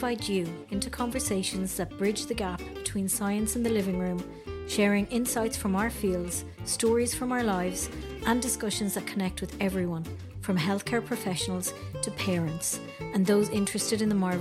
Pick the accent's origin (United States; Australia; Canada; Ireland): Ireland; Ballina, Connacht; Little town. I'm from a great town. I'm from Ballina.